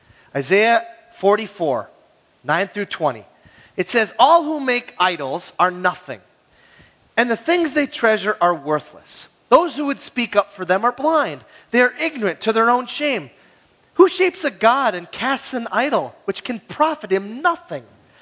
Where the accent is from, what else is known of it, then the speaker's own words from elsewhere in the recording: Hibbing, Minnesota, United States; I'm from Hibbing, Minnesota. Hibbing was an absolutely beautiful city 150 years ago when they had trees.